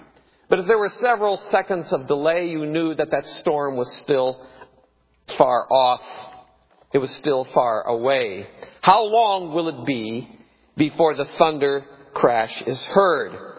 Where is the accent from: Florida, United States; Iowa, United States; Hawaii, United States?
Iowa, United States; when I was growing up in Iowa, it was a summer storm.